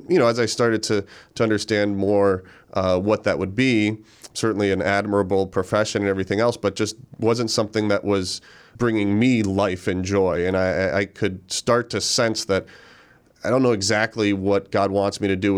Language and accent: English; Hudson, United States; Like you said, I grew up in Hudson. That was kind of the only hometown I ever knew. We never moved in my lifetime as a kid growing up.